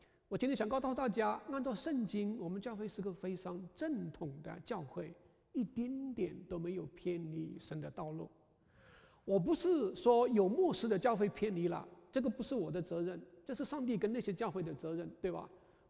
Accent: China; 我们中国人的尼都生写的那些书籍，都了帮助我们去亲近神，去认识耶稣

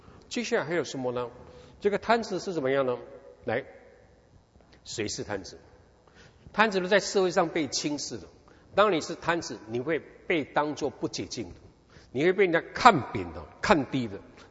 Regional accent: Taipei, Taiwan; 我在台湾出生长大，然后呢，我以前在台北住的地方转出来，又转就是一个老松国小

